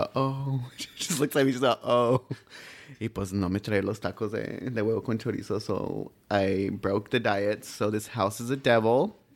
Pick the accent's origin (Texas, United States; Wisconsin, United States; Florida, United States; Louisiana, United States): Texas, United States; El Paso; also born or lived in Ciudad Juarez, Mexico; So I'm actually from La Frontera. I was born and raised in El Paso.